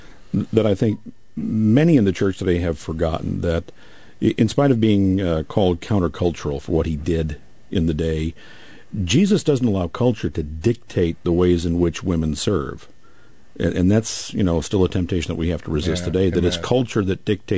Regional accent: Creve Coeur, Missouri, United States; I grew up in Creve Coeur.

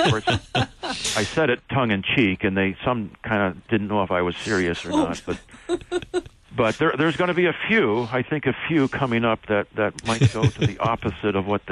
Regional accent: Western Canada, Canada; born there; being Canadian, I did want to go back to my home country. And I wanted to go back to the West Coast where I was born to be closer to my grandparents.

